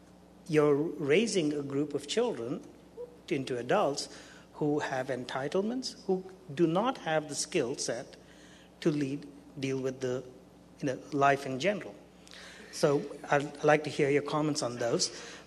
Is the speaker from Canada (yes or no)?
no; India; moved away; I come from India originally. My first year that I was here, 30-odd years ago